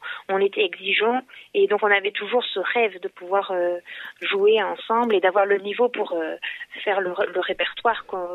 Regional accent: Avignon, Provence-Alpes-Côte d'Azur, France; Surtout qu'on est originaire d'Avignon

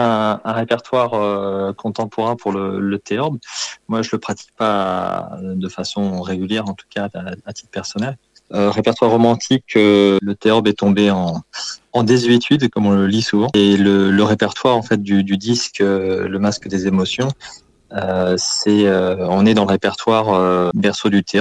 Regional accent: Dieppe, Normandy, France; j'ai découvert la musique ancienne dans ma ville natale, puisque je suis originaire de Dieppe

